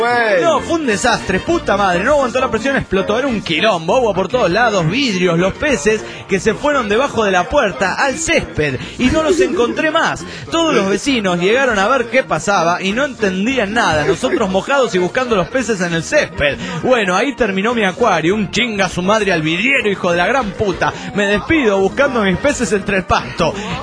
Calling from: Azul, Buenos Aires Province, Argentina; de Azul, Argentina.

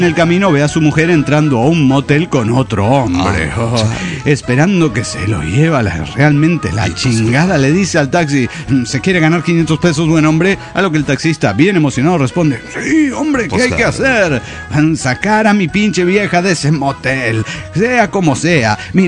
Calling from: Saltillo, Coahuila, Mexico; de Saltillo, Coahuila.

